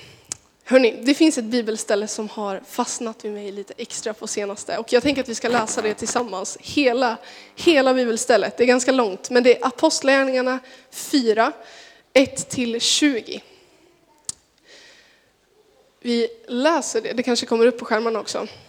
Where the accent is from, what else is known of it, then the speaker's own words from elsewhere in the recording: Sundsvall, Västernorrland County, Sweden; Jag är från Sundsvall och jag tror att jag har hälsat på ganska många av er.